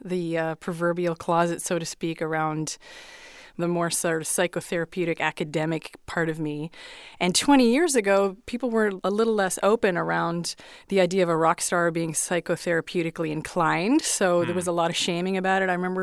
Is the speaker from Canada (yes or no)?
yes; Canada; Yes, but I'm Canadian.